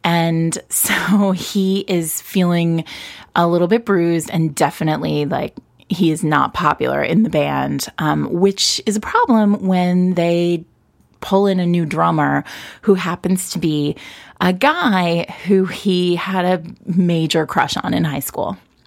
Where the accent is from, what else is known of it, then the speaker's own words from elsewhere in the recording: New York City, New York, United States; That's just me being a New Yorker.